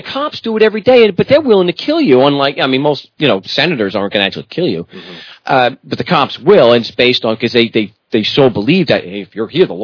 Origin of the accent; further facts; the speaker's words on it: Selden, New York, United States; some schmuck from Long Island, I grew up in Selden, not too far from when you guys are.